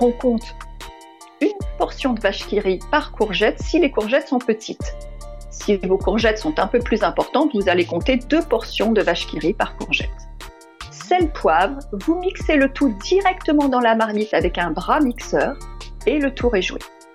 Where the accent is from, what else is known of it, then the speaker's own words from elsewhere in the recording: Bourgogne-Franche-Comté, France; je viens du Jura et en bonne jurassienne, je vais vous proposer encore aujourd'hui une recette de ma région